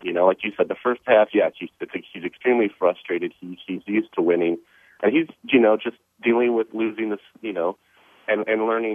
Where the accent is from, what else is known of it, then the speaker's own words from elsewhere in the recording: Ann Arbor, Michigan, United States; You know, Davey and I, we're from Ann Arbor, Michigan, which isn't too far away